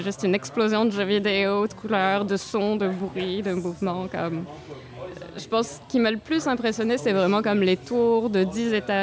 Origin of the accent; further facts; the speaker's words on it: Nantes, Pays de la Loire, France; Je suis pas vraiment bretonne. Okay. Comme. Je viens de Nantes. J'ai étudié longtemps à Nantes.